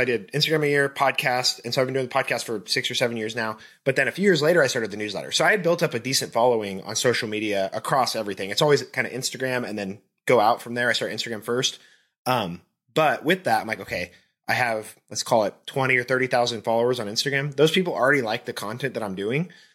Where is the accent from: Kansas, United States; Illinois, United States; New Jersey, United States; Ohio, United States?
Kansas, United States; Wichita; growing up in Wichita, going to Wichita State, working corporate job for 10 years.